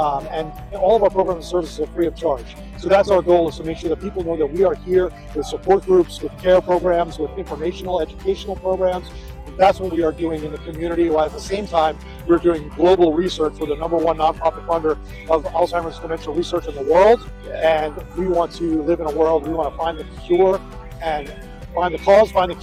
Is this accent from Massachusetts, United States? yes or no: no; New York, United States; So I'm from Rockland, so one of our seven counties that we cover in the Hudson Valley chapter.